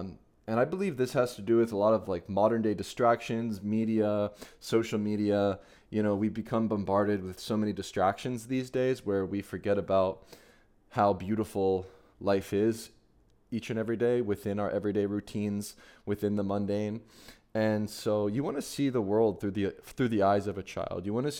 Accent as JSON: {"language": "English", "town": "Philadelphia", "region": "Pennsylvania", "country": "United States", "tie": "born or raised there", "said": "I'll be sharing with you some photos from Philadelphia in this slideshow today, here from my hometown"}